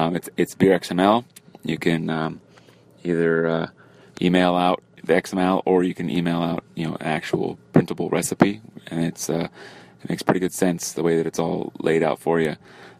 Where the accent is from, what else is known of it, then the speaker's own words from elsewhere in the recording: California, United States; I am from South Orange County, California.